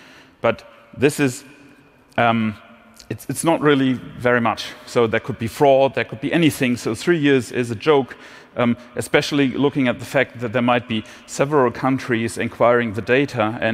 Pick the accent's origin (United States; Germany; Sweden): Germany; obviously I know that best because I'm from Germany